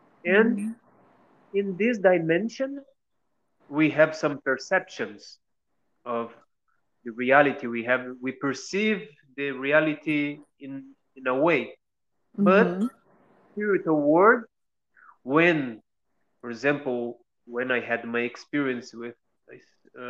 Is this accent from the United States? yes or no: no; Pissinguaba, São Paulo, Brazil; Yes, I was born in Pissinguaba, small fishing village, surrounded by beautiful forest, nature.